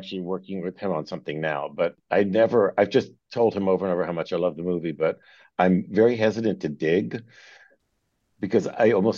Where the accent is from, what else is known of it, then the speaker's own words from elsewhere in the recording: Philadelphia, Pennsylvania, United States; And I grew up in Philly with very enlightened parents. And that was in the days when, you know, Broadway shows would come through Philly on their way to Broadway and have tryouts.